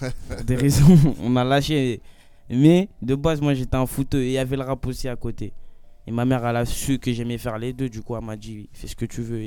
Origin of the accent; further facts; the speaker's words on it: Gonesse, Île-de-France, France; Moi, je viens de Gonesse, c'est okay. 95, c'est à côté.